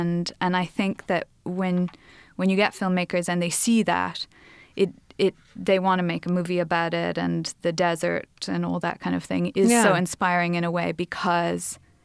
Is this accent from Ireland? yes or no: yes; Leinster, Ireland; I grew up in Ireland. I grew up in the countryside, just south of Dublin, in the Wicklow Mountains.